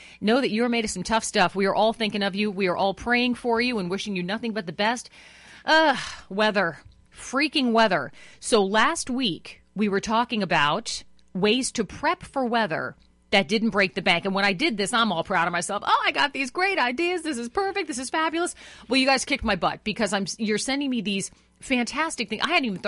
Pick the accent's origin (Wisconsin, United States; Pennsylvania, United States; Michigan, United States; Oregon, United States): Wisconsin, United States; Green Bay; I grew up in Green Bay, Wisconsin. I got family far tougher than I am, still out in South Dakota.